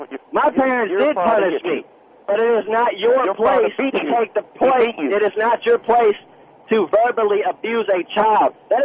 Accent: California, United States; I'm from California, by the way, and I'll tell you right now.

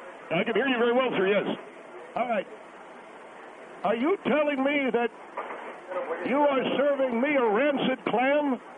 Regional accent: East Coast, United States; And, I like clams, and I've had them all my life. I come from the East Coast

